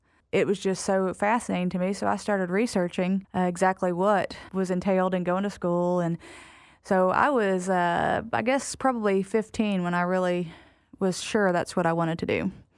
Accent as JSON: {"language": "English", "region": "Florida", "country": "United States", "said": "My best friend in high school, so her family owned a funeral home, and I'm from Florida."}